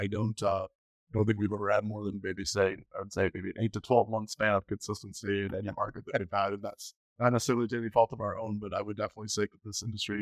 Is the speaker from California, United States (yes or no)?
no; Peoria, Illinois, United States; I'm from Peoria again, I'll say it a million times. When I was in high school, all I talked about was moving out of Peoria.